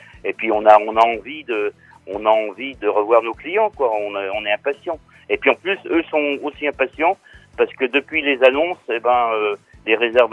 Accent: Pays de la Loire, France; comme on aime si bien le faire chez nous en Vendée quand il fait beau

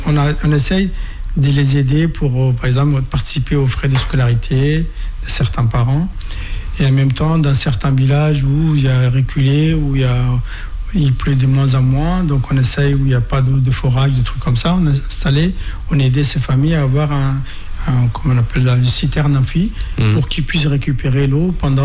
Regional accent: Tadjourah Region, Djibouti; Moi, je suis originaire de la région de Tadjoura. Et en même temps, j'étais un élu local. Je faisais partie du conseil régional de Tadjoura.

